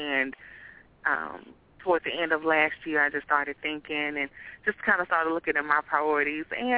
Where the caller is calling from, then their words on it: Nashville, Tennessee, United States; Hey, Esther. Happy New Year. … calling from Nashville.